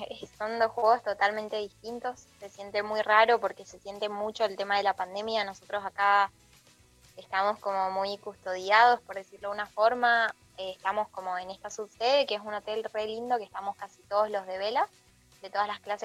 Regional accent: Mendoza, Argentina; yo soy de Mendoza

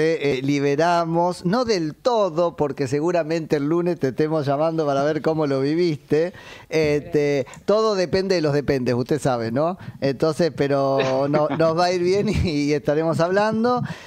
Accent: Argentina; Recordaste que somos argentinos.

